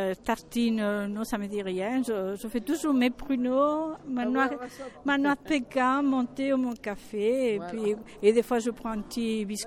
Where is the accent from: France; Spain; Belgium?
Spain; Mais je suis une Espagnole.